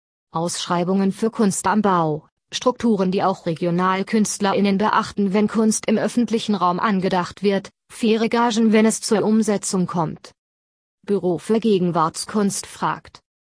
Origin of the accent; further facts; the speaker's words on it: Vorarlberg, Austria; moved away as an adult; Ich bin ja im Bregenzerwald aufgewachsen. Von daher war das menschliche Klima und die Gegebenheiten in der Heimat keine große Überraschung für mich.